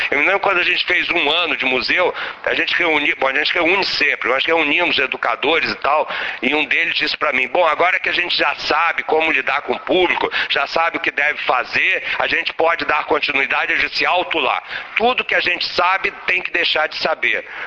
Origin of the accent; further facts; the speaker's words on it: Rio de Janeiro, Brazil; Bom, eu sou carioca, suspeito, mas é verdade